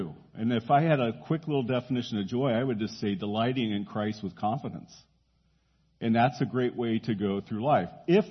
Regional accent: the South, United States; In the North, you can't get an amen for nothing. I'm from the South, and boy, you can get them like that.

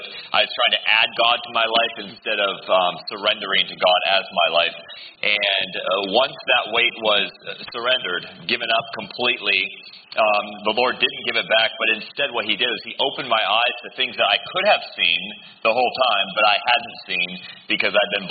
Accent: Senegal; all the kids I saw sleeping on the streets growing up in Senegal that I had never seen.

